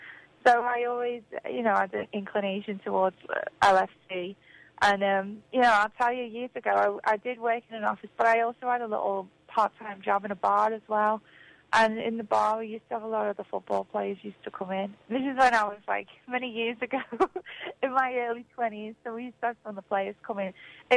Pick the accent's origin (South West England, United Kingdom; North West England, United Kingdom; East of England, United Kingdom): North West England, United Kingdom; Liverpool; Yeah, I'm from Liverpool.